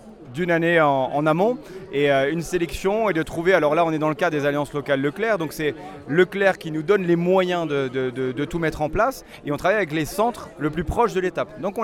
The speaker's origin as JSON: {"language": "French", "region": "Grand Est", "country": "France", "said": "Moi, quand je voyage et on me demande de quelle nationalité tu es, je dis toujours je suis alsacien."}